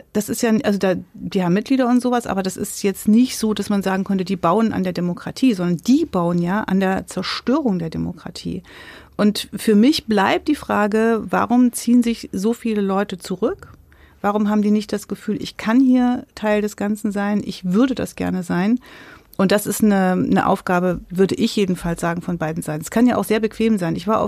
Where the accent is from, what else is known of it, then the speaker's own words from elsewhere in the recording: Gera, Thuringia, Germany; Wenn ich in meine Heimat gucke, wenn ich in Gera stehe